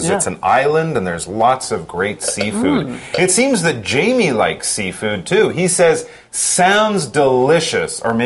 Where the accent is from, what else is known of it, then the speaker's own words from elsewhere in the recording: Canada; now in United States; Well, Chris, originally I'm from Canada. I was born there, but of course now I live here.